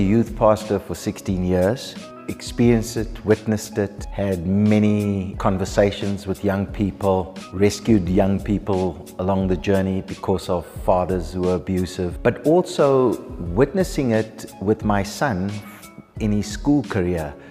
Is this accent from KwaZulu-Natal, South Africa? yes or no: yes; Durban, KwaZulu-Natal, South Africa; I'm from Durban. Durban, born and bred, lived there my whole life.